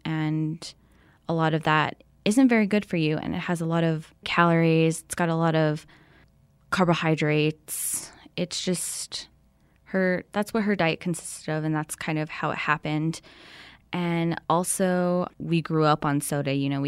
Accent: Manuelito, New Mexico, United States; I'm originally from Manuelito, New Mexico

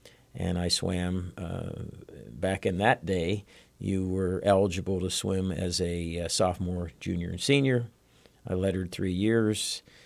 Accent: McKeesport, Pennsylvania, United States; Well, I grew up in the Pittsburgh area, a small town, similar to Bethlehem. It's called McKeesport.

